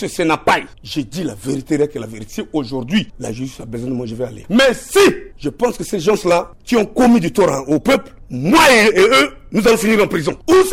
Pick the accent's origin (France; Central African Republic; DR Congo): Central African Republic; Je suis centrafricain. Je suis enseignant chercheur à l'université de Bangui.